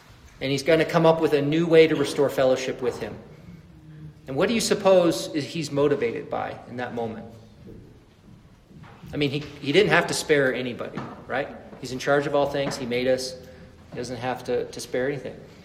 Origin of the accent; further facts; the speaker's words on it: United States; I mean, we're rugged American individualists, right?